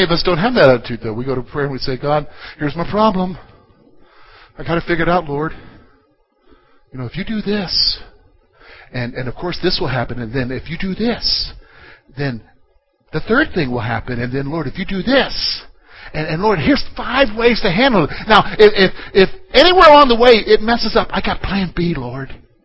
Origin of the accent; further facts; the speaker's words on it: the South, United States; I came from the South. I'm not prejudiced at all.